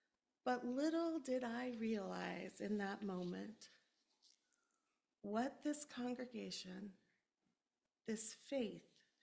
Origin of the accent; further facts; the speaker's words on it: Kansas, United States; Growing up in Kansas, the story of the Wizard of Oz is one that is woven through the memories of my childhood.